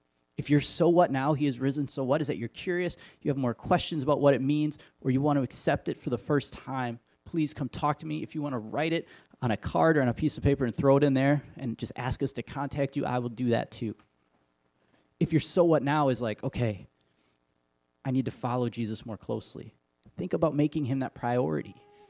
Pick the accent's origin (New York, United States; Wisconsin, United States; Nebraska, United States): Wisconsin, United States; I was like, well, that's cool. I'm from Wisconsin. I grew up 45 minutes from here.